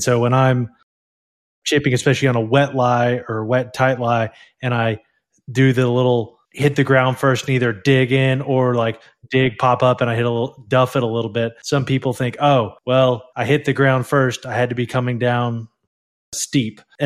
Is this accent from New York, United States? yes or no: no; Lexington, Kentucky, United States; I grew up in Lexington, Kentucky, and once you get that far north, especially, greens are all bent.